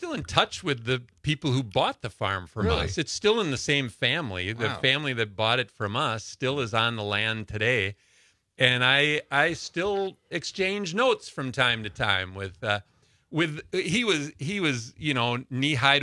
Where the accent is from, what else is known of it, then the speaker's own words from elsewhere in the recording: Wisconsin, United States; when I was growing up in Clark County, we lived on a gravel road. We had a dairy farm about 1.5 miles down a gravel road.